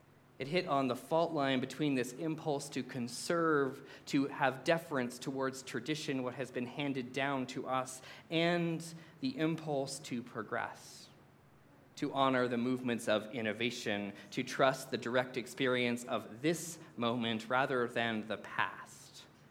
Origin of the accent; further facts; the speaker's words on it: Canada; So I grew up in Canada.